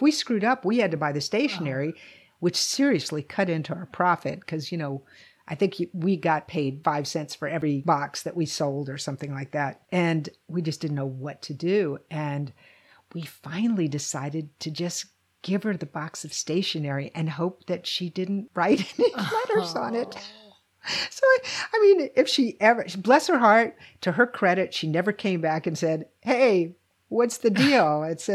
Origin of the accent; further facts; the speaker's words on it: Lynchburg, Virginia, United States; I'm from Lynchburg.